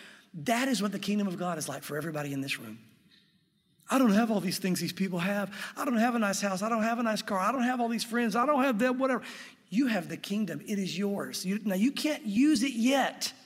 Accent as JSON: {"language": "English", "town": "Jonesville", "country": "United States", "tie": "born or raised there", "said": "I had Charlie and Chuck as my two best friends growing up in Jonesville"}